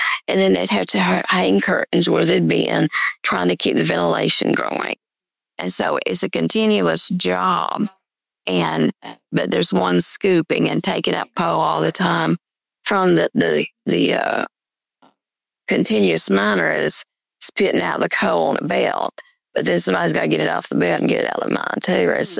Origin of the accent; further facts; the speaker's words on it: Castlewood, Virginia, United States; also born or lived in Dane / Trammell / Aberdeen; I was born in Dane, and I grew up until I was about 6 in Trammell, and then I moved to Castlewood, graduated from Castlewood, and then I moved to Aberdeen, the area.